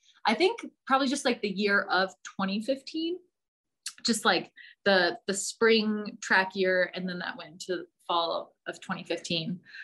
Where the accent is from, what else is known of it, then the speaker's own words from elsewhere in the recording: San Diego, California, United States; I am from San Diego originally.